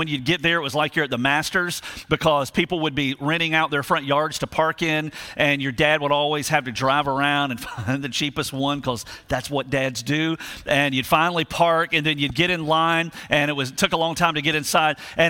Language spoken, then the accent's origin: English; Savannah, Georgia, United States; So when I was a kid, I remember, I'm from Savannah.